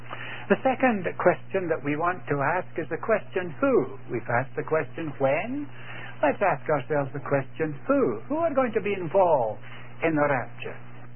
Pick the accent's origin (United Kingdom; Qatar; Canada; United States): United Kingdom; Scotland; I was brought up in Scotland as a young lad